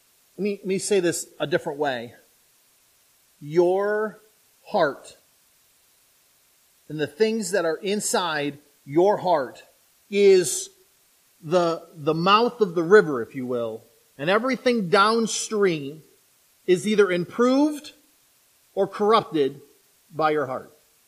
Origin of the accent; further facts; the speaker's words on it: Flint, Michigan, United States; I grew up in the city, so if you don't know this, I grew up in Flint, Michigan, so I lived on a four-lane road. Across from my house was a fire station.